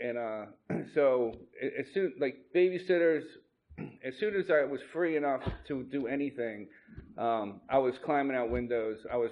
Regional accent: Margate, New Jersey, United States; also born or lived in Atlantic City; I was born in Atlantic City. I grew up in a town about 5 miles south of Atlantic City before the casinos in Margate.

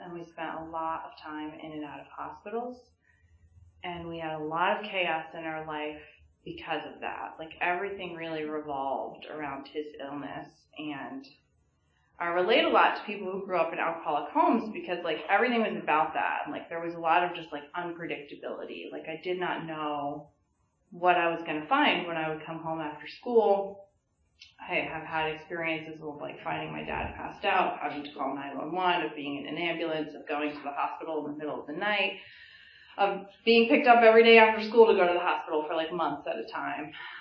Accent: Phillipsburg, New Jersey, United States; I grew up in Phillipsburg in New Jersey, just over the river. I'm an only child.

